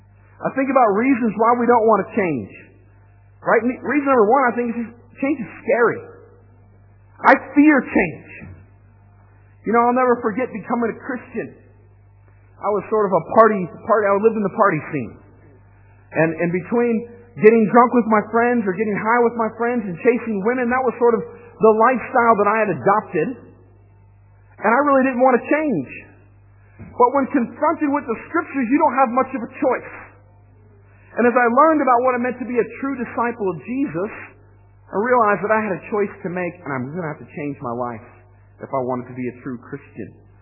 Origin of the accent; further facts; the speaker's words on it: Washington, United States; I grew up in Washington State, which is on the west coast of the United States. And we lived in this really small town I grew up